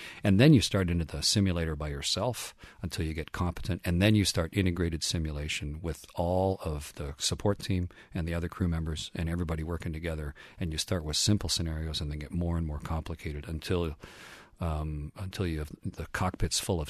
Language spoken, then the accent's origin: English; Canada; I'm Canadian, by the Canadian Space Agency